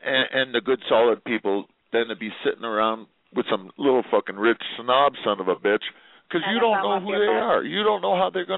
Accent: Canada; also born or lived in Paris, France; I'm sorry to say I'm a fucking proud Canadian. I was born in Europe. I was born in Paris, but I was raised in Canada

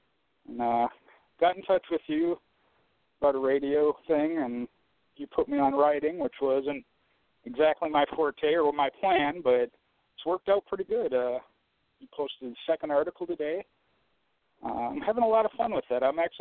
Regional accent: Minnesota, United States; Yeah, I grew up in Minnesota

